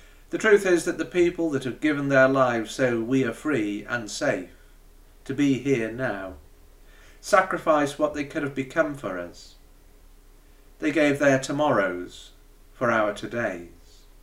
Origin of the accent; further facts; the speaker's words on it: North West England, United Kingdom; Growing up in South Cheshire, not far from Crewe, I was going to be a train driver